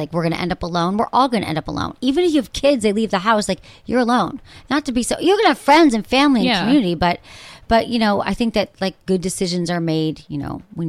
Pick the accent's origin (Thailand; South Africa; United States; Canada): United States; Michigan; You know, I grew up in Michigan.